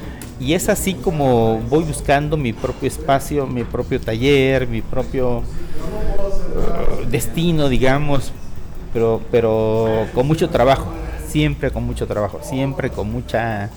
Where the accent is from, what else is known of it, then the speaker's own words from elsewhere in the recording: Tehuantepec, Oaxaca, Mexico; now in Oaxaca, Mexico; fue mi niñez ahí en Tehuantepec, pero luego vine a Oaxaca a estudiar arquitectura.